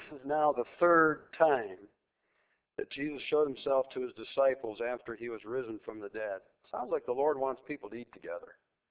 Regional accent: Buffalo, New York, United States; I remember so many times growing up in the City Mission in Buffalo and the Grace and Hope Mission in Buffalo, the little bitty ladies that ran that thing, they were just such women of God.

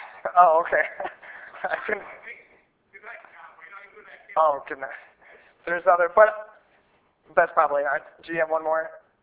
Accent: Wapakoneta, Ohio, United States; He was born and raised in Wapakoneta, Ohio, which is where I'm from. That's where my parents live.

